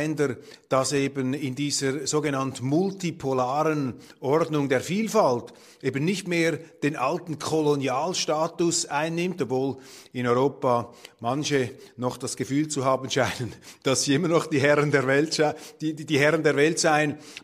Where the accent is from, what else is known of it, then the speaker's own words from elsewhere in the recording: Switzerland; Das sind Entwicklungen, die einen nicht freuen als Schweizer